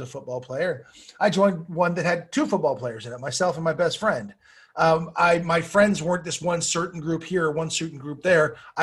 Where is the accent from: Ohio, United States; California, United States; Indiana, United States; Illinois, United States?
California, United States; Malibu; And I grew up in Malibu, California with Sean Penn, Chris Penn, Rob Lowe, Charlie Sheen, Emilio Estevez, whole group.